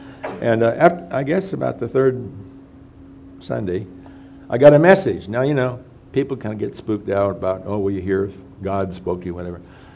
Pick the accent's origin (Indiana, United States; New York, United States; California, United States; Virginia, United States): Indiana, United States; Winona Lake; growing up on Winona Lake was a mixed blessing.